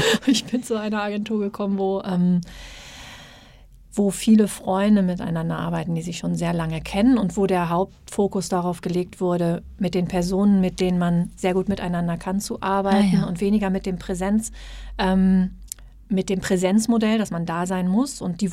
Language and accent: German; Hesse, Germany; Die kann ich als Hessin natürlich meinem Kind weniger beibringen.